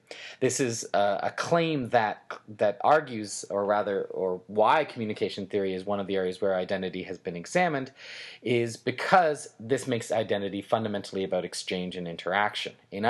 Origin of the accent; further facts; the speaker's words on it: Canada; things that I like because I'm Canadian